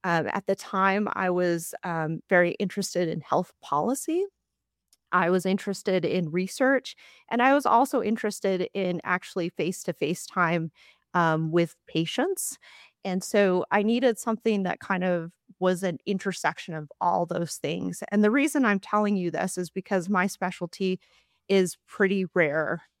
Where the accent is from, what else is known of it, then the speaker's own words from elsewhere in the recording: Utah, United States; I'm from Utah originally, and I worked at Hill Air Force Base as a resident.